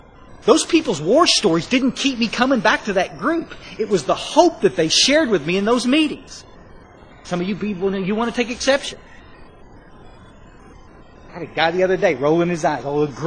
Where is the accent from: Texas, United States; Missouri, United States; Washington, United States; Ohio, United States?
Texas, United States; Ingram; what's happening in my hometown of Ingram, Texas.